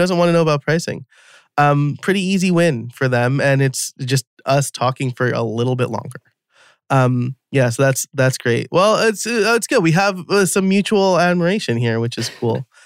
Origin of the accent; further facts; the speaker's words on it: New York, United States; Yeah, a huge Yankee fan. I'm like born and raised in New York.